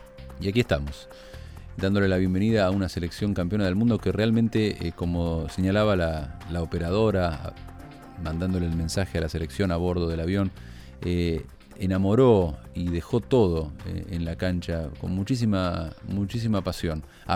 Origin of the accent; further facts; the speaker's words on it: Argentina; Así somos los argentinos y las argentinas